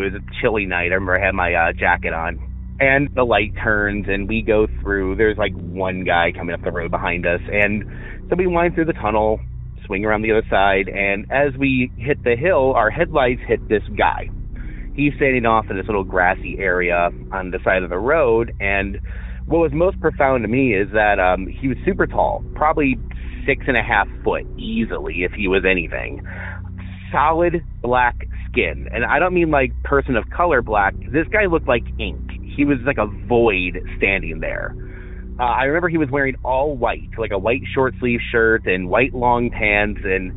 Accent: Illinois, United States; I'm from Northern Illinois.

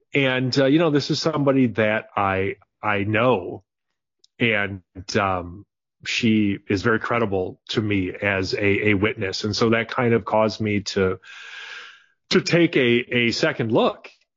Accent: Wisconsin, United States; maybe it's because I'm from Wisconsin

